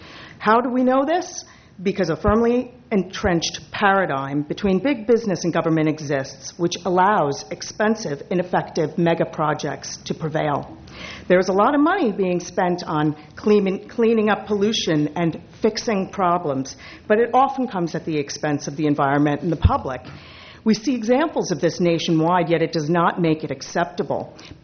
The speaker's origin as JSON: {"language": "English", "town": "Los Osos", "region": "California", "country": "United States", "said": "from Los Osos."}